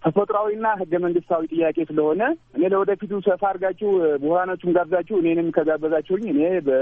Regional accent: Amhara, Ethiopia; የሀገሬን ታሪክ ስፔሻሊ የአማራን ታሪክ አሁን አማራ ነኝ እያልኩ ነኝ የአማራን ታሪክ በበለጠ ለማውቅ ያለሁኝ ከዛ ልፌ ደግሞ የወልቃይትን አመጣጥ የወልቃይትን ሁኔታ

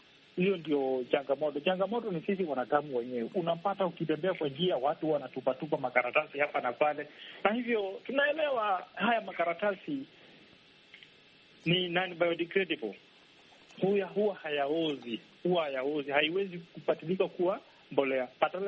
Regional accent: Kenya; now in Angola; Mimi ni Mkenya lakini nafanya kazi nchi ya Angola.

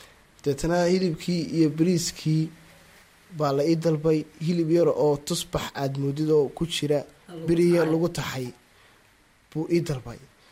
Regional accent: Las Anod, Sool, Somalia; waxaan ahay reer Laascanood.

